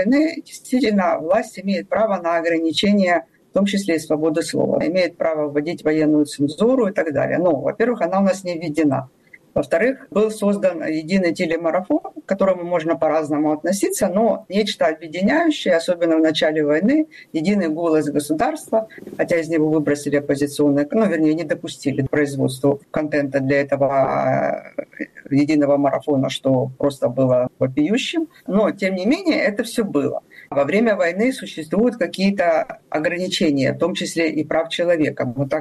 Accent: Vladivostok, Primorsky Krai, Russia; born there; я родилась в Владивостоке

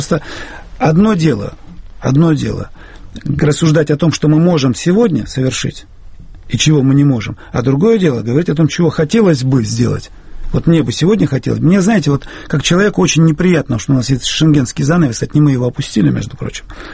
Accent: Perm, Perm Krai, Russia; born there; Я родился в Перми, нахожусь на постоянной прописке в Перми

